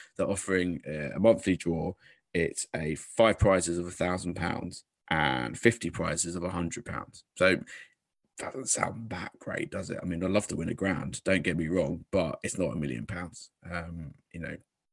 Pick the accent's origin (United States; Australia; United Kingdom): United Kingdom; Rochford, East of England; actually the town I grew up in Rochford, which is just down the road here